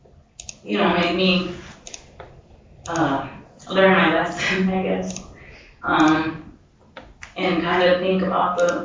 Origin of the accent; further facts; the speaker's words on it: California, United States; I came all this way from California to work here